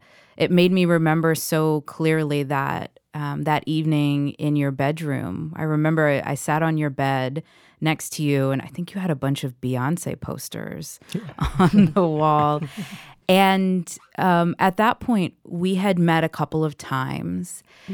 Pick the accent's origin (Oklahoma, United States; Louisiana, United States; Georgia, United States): Georgia, United States; Atlanta; lived in Atlanta and I lived in Atlanta. and I remember at the time being like, holy crap, like, that's my hometown.